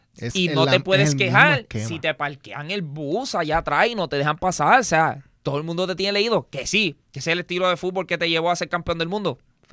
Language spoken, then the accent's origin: Spanish; Puerto Rico; Simplemente soy un pibecito de Puerto Rico que jugó fútbol un tipito, jugó en la universidad.